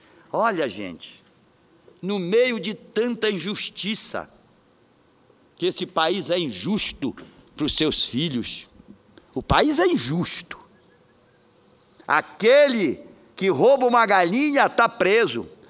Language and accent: Portuguese; Pará, Brazil; Eu nasci no Marajó, sou paraense da Gema E eu não sei comer sem farinha.